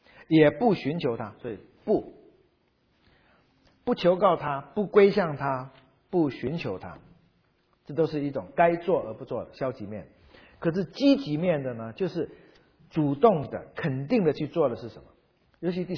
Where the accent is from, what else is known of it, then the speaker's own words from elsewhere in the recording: China; 不管你用以前我们中国人可以用竹子做、木头做